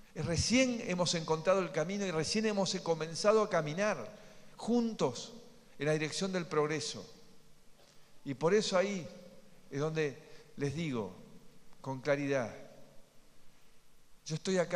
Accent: Argentina; Y eso somos los argentinos.

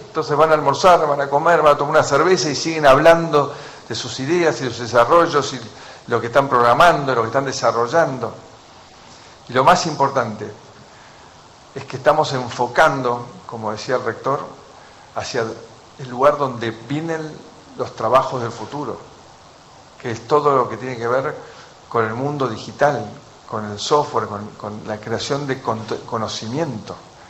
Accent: Argentina; somos todos argentinos

